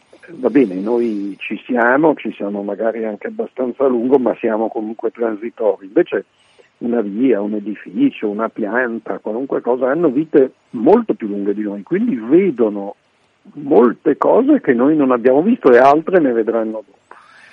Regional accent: Milan, Lombardy, Italy; io non solo ci vivo e ci ho vissuto e ci sono nato a Milano, ma è una città che amo effettivamente

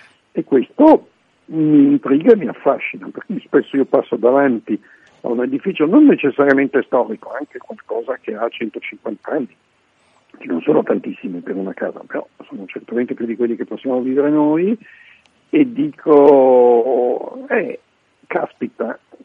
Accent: Milan, Lombardy, Italy; io non solo ci vivo e ci ho vissuto e ci sono nato a Milano, ma è una città che amo effettivamente

